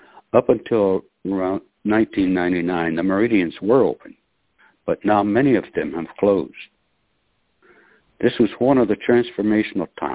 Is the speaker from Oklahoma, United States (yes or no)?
yes; Oklahoma, United States; Good evening. … from Oklahoma, and this is January the 15th.